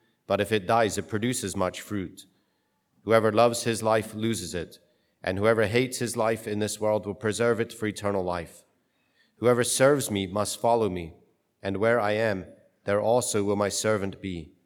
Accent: Ireland; I'm Irish, happy St. Patrick's Day, okay?

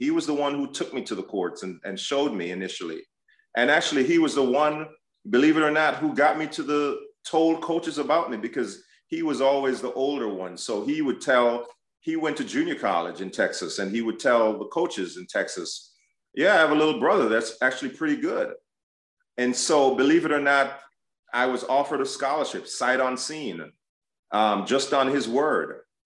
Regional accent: Jamaica; we grew up in Jamaica. It's a third world country.

